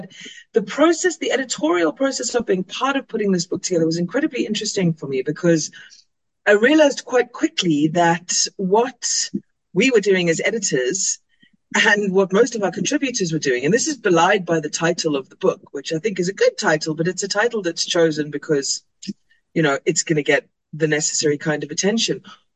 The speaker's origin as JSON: {"language": "English", "country": "South Africa", "said": "But it was so interesting to be in Mexico as a South African"}